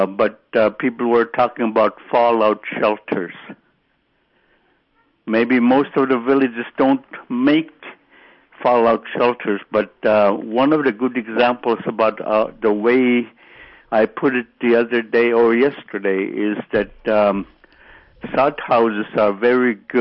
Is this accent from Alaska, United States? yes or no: yes; Russian Mission, Alaska, United States; And I'm from Russian Mission, and I know what local people want.